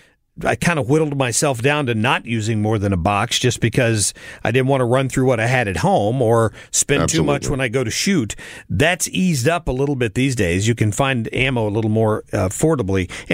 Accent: the South, United States; The South. I'm from the South.

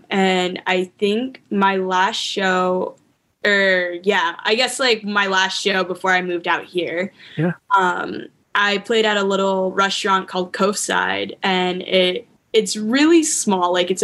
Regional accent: Maine, United States; moved away as an adult; now in Seattle, United States; yeah, I moved here when I was 18. I'm 21 now. The pandemic makes it feel like it was forever.

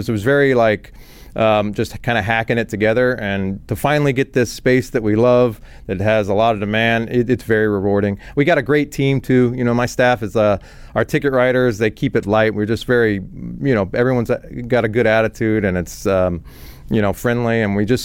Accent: Dallas, Texas, United States; I grew up in Dallas, so it does pain me to yell "

